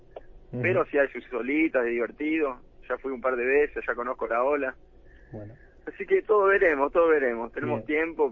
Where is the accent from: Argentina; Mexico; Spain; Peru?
Argentina; Un rival, no nos ven como, ah, Argentina, no pasa, me tocó un argentino, no pasa nada.